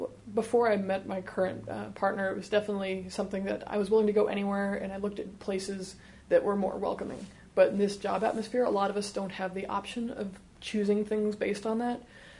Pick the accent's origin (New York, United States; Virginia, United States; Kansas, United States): Kansas, United States; now in Wisconsin, United States; even in my home state of Kansas, I could get kicked out of an apartment or lose a job just because I'm gay, which thankfully in Wisconsin, there are securities against that.